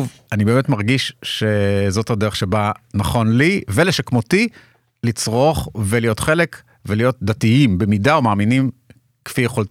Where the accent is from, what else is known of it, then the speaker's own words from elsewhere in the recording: Haifa, Haifa District, Israel; גדלתי בבית חילוני בחיפה, בנווה שאנן, של שנות ה-80.